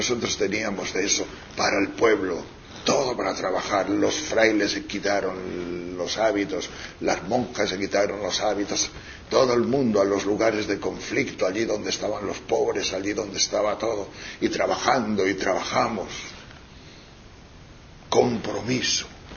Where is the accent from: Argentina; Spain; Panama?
Spain; Tejerina, Castile and León; Don Rufo era el cura de Tejerina, de mi pueblo.